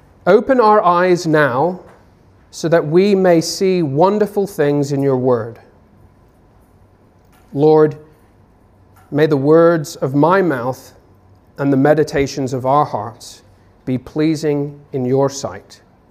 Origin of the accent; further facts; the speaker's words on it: United Kingdom; When I was growing up, I wasn't much of an athlete. I was pretty rubbish at football. I am a Brit, so that was one of the most popular sports, and it was sad to not be very good at that sport.